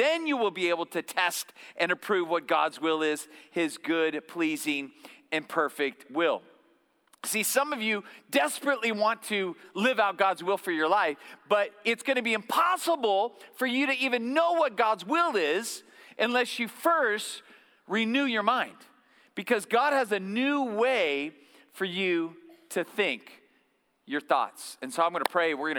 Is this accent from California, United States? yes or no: yes; Bakersfield, California, United States; now in Thousand Oaks, United States; So I'm one of the pastors here. This is always home for me, born and raised in Bakersfield